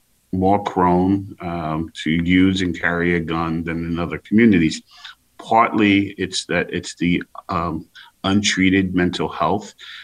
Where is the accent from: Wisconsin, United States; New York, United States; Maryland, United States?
New York, United States; New York City; We have to give our young people who come from the same neighborhoods that I came from East New York, opportunity and hope